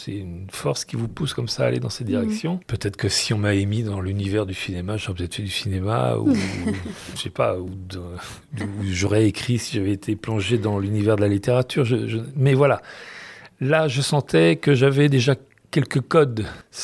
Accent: Laval, Pays de la Loire, France; born there; je suis né à Laval, mais pas Laval-sur-Vologne, Laval dans le 53 en Mayenne.

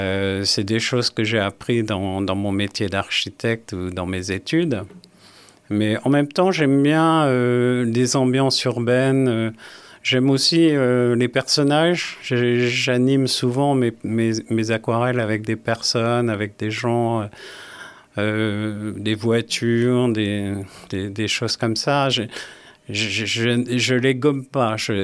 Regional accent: Remiremont, Grand Est, France; moved away as an adult; also born or lived in Nancy / Paris / Normandy; j'ai passé mon enfance à Remiremont jusqu'au baccalauréat. Et que j'ai passé à Épinal. J'ai fait mes études à Nancy et mon premier job à Paris.

